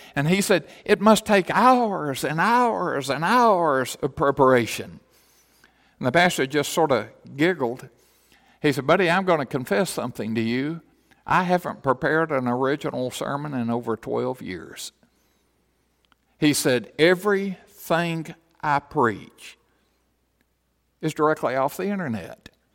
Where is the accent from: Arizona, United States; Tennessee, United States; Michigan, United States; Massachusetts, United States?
Tennessee, United States; As most of you know, my hometown was a coal mining town for just short of 150 years. Grandpa used to say in the 1920s, he said, "You farmed, you coal mined, you bootlegged whiskey, or you starved to death." He said those were your only four career occupations in the Sequatchie Valley at the time.